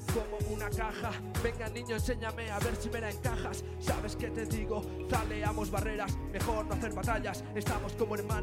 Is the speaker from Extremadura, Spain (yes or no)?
yes; Cáceres, Extremadura, Spain; yo soy de Cáceres, pertenezco a la old school.